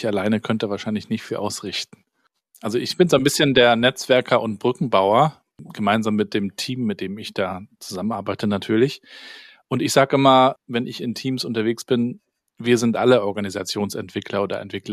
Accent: Northern Germany, Germany; Als Norddeutscher

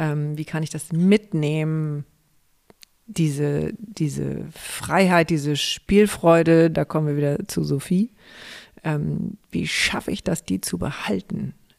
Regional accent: Hamburg, Germany; Ich finde es jetzt auch als Hamburgerin total schön

